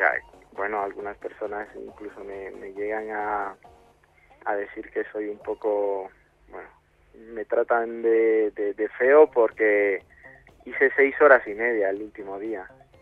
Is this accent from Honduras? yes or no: yes; Honduras; born there; yo nací en Honduras, bueno, no teníamos muchos medios